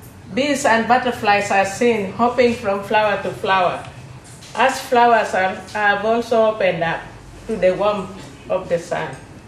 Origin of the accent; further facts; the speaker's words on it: Clapham Junction, London, United Kingdom; Good evening, ladies and gentlemen. … from Clapham Junction.